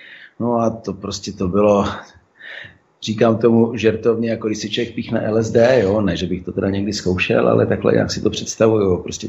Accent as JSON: {"language": "Czech", "country": "Russia", "tie": "born or raised there", "moved": "yes", "said": "No, já jsem strávil mladí dětství v Rusku."}